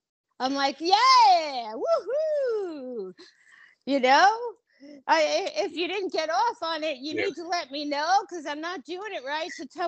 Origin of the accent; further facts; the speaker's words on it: Sedona, Arizona, United States; Okay. I grew up in Sedona, Arizona.